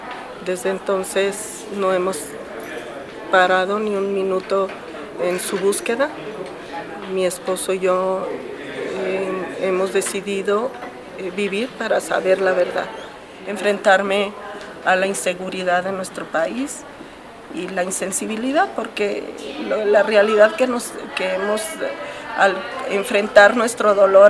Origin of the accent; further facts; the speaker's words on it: Hidalgo del Parral, Chihuahua, Mexico; yo soy de Parral, Chihuahua.